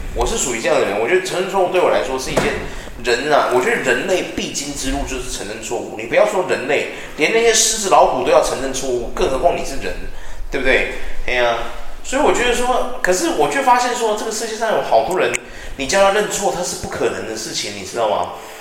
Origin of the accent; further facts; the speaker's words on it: Taiwan; 就像我们台湾人跟人家说对不起都是假的一样啊